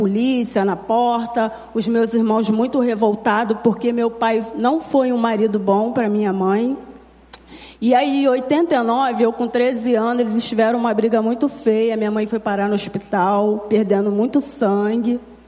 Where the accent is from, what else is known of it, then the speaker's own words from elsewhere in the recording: Belford Roxo, Rio de Janeiro, Brazil; Eu tinha 13 anos de idade. Eu fui criada lá em Belfor Roxo, lá pertinho lá da história do pastor João com a Cris, em Heliópolis, no bairro Farrola.